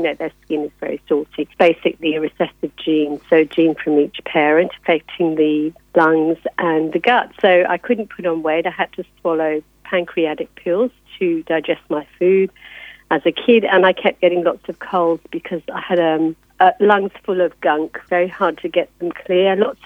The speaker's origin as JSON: {"language": "English", "town": "Darjeeling", "region": "West Bengal", "country": "India", "tie": "born or raised there", "said": "When I was little, I was brought up in India and they'd never heard of this disease."}